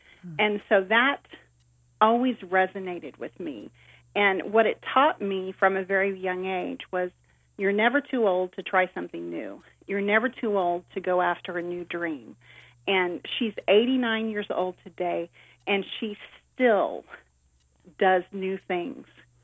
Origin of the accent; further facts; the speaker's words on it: Joplin, Missouri, United States; I grew up in a town called Joplin, Missouri.